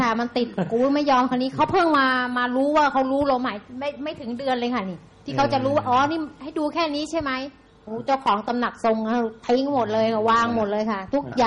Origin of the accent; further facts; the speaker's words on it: Sisaket, Thailand; หนูมาจากศรีสะเกษค่ะ